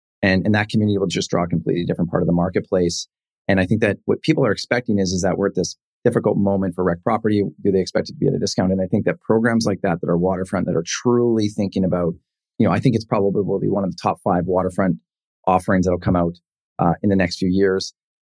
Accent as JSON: {"language": "English", "town": "Penticton", "region": "British Columbia", "country": "Canada", "tie": "born or raised there", "said": "something really exciting that's coming to the Okanagan, Penticton, this is my hometown."}